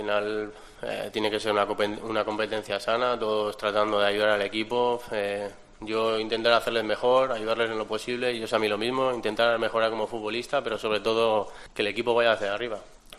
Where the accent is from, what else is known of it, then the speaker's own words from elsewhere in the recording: Bilbao, Basque Country, Spain; Sí, soy de Bilbao, pero bueno, mira, incluso el euskera, por desgracia, no lo tengo desde pequeñito.